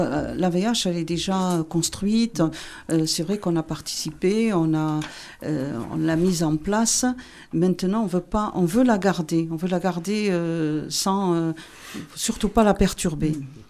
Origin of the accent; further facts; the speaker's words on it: France; also born or lived in Algeria; j'ai toujours vécu en France. Je suis née en Algérie